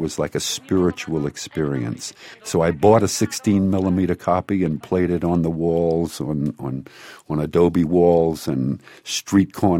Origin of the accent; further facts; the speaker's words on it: New Orleans, Louisiana, United States; I'm from New Orleans. It's like a society that I love, but it's la dolce vita. It's like a crazy, crazy place.